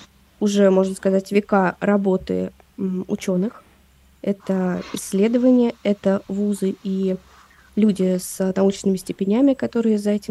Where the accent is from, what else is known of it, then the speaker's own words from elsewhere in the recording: Russia; Я из России.